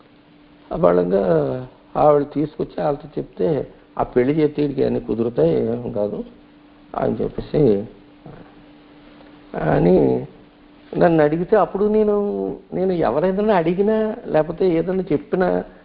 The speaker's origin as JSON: {"language": "Telugu", "town": "Pulapalli", "region": "Andhra Pradesh", "country": "India", "tie": "born or raised there", "said": "తర్వాత మరి నేను సైకిలే ఒకటే ఉండేది నాకు, మా పూలపల్లి మా స్వగ్రామం అక్కడి నుంచి పాలకొల్లు వచ్చేవాడిని."}